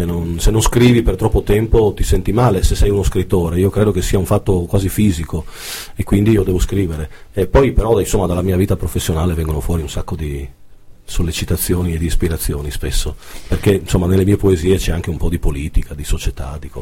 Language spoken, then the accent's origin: Italian; Trieste, Friuli-Venezia Giulia, Italy; Io vengo da Trieste, in Italia ovviamente, ho 42 anni